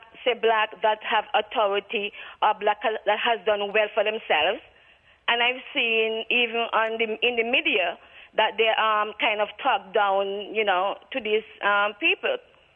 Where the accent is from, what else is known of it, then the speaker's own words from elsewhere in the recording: Antigua & Barbuda; because I'm almost 60 years old, and I'm from Antigua.